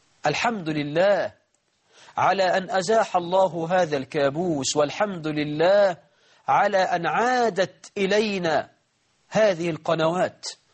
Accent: Egypt; اللهم اجعل بلدنا مصر آمنة مطمئنة

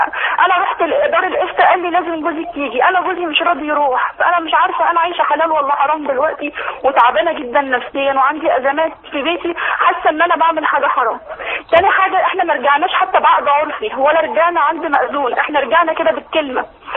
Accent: Mansoura, Dakahlia, Egypt; احنا من المنصوره،

